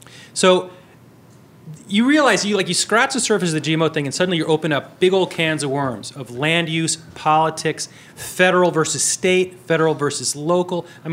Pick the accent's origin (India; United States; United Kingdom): United States; New York; I grew up in New York in the 70s when lunch was two slices of Wonder Bread